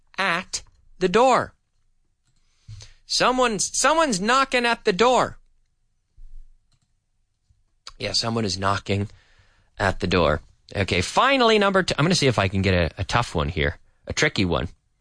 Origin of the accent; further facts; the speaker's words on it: Liverpool, Nova Scotia, Canada; So this was in my hometown of Liverpool, Nova Scotia. And it served Liverpool, Nova Scotia, Canada, by the way.